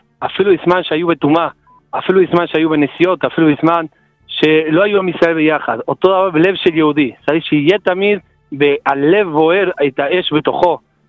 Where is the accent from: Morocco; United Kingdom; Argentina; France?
Argentina; ארגנטינה.